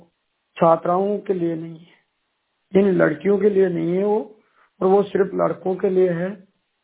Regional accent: Ajmer, Rajasthan, India; मैं राजस्थान अजमेर का रहने वाला हूँ।

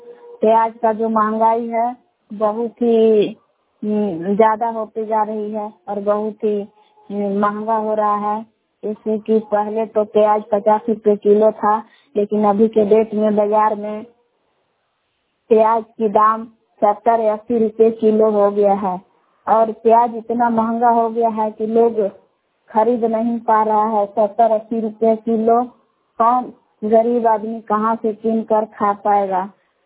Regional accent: Bilav, Bihar, India; ग्राम बिलाव जिला कैमूर भगवान के निवासी हूँ।

